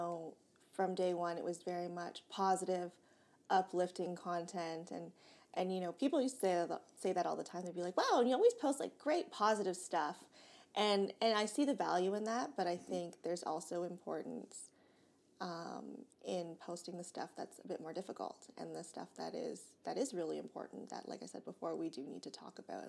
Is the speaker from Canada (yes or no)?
yes; Whitby, Ontario, Canada; Whippy, Ontario.